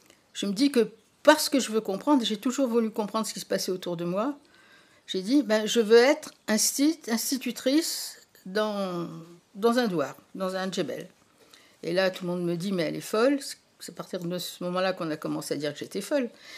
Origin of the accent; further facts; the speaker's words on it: Oran, Oran Province, Algeria; born there; moi, je suis née à Oran, dans une famille populaire espagnole, et avec même des grands-mères dont une ne parlait qu'espagnol.